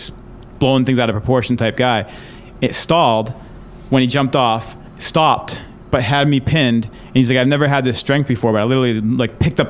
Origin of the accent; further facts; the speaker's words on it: Mattapoisett, Massachusetts, United States; And we grew up down in Mattapoisett, Mass.